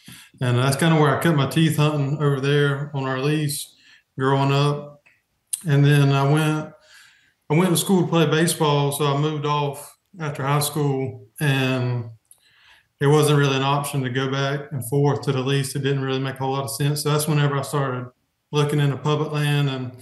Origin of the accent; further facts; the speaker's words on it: Georgia, United States; Yeah, I'm from South Georgia, around kind of in between Valdosta and Waycross area, real south, real far south, like 30 minutes from Florida.